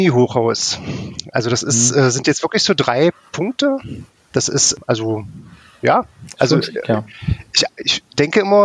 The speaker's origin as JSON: {"language": "German", "town": "Magdeburg", "region": "Saxony-Anhalt", "country": "Germany", "said": "Na gut, die Domspitzen muss man ja sehen, sonst ist man ja als Magdeburger unglücklich."}